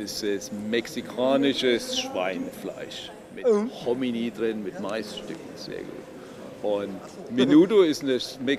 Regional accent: Bavaria, Germany; moved away as an adult; now in France; Nein, ich bin Franke, aber ich lebe in Frankreich.

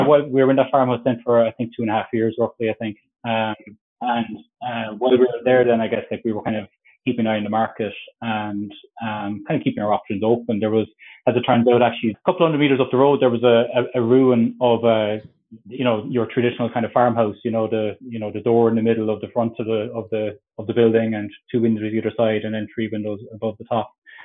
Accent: Cork, Munster, Ireland; accent: Cork; I'm from Cork, if you couldn't tell from the accent

